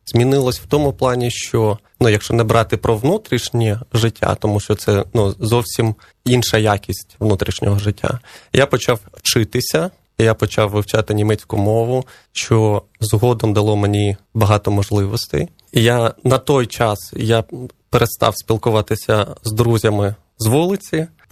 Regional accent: Luhansk, Luhansk Oblast, Ukraine; born there; Народився я в Луганську, в Україні.

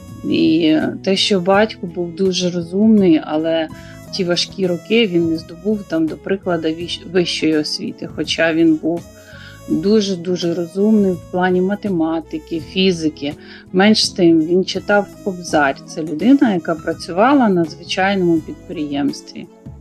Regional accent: Bershad, Vinnytsia Oblast, Ukraine; born there; Я народилась на Вінниччині, Вінницька область, місто Бершадь.

